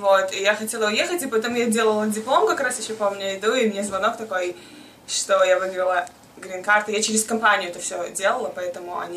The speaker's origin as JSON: {"language": "Russian", "region": "Minsk", "country": "Belarus", "moved": "as an adult", "lives_now": "Minnesota, United States", "said": "3 июня было 2 года, как я прилетела из Минска."}